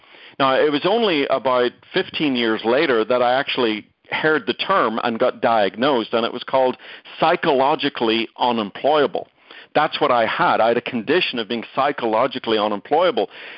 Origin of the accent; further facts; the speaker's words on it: Ireland; now in Dallas, United States; I actually live in Dallas, Texas, but I'm originally from Ireland.